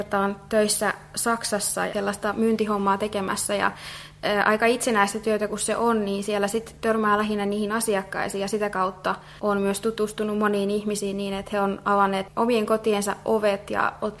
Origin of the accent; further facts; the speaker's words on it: Kälviä, Central Ostrobothnia, Finland; now in Jyväskylä, Finland; mä oon täältä Kälviältä kotoisin ja täällä tosiaan käynyt koulut ja lukion ja sitten lukion jälkeen muutin sitten vähitellen Jyväskylään ja opiskelen siellä tällä hetkellä kielten opettajaksi. Ja oon kotoisin uskovaisesta kodista